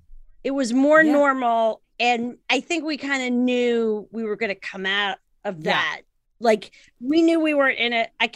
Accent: New Jersey, United States; I am half Italian from New Jersey. I'm New Jersey Italian. Or at least half.

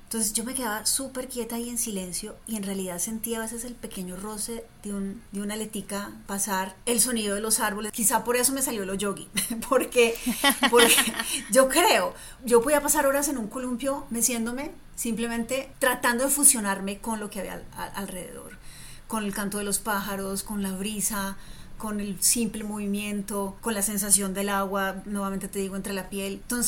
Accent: Cali, Valle del Cauca, Colombia; Desde muy chiquita, yo crecí en una ciudad, pues yo crecí en Cali, pero con mucho acceso como a esa naturaleza que había en las afueras.

